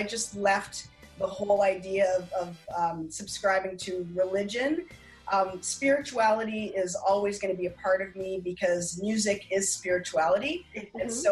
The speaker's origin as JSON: {"language": "English", "town": "Regina", "region": "Saskatchewan", "country": "Canada", "tie": "born or raised there", "said": "I grew up in Regina, Saskatchewan, in the church."}